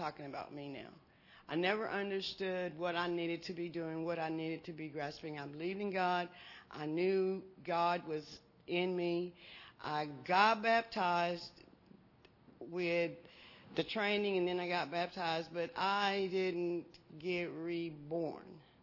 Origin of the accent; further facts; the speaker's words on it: Crane, United States; I was born and raised here in Crane, America.